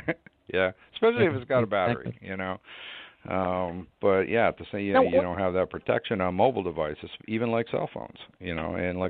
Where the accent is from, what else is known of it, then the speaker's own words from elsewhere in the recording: Canada; now in United States; being down here in Florida, I don't see it much, but when I lived up north, you know, I'm originally from Canada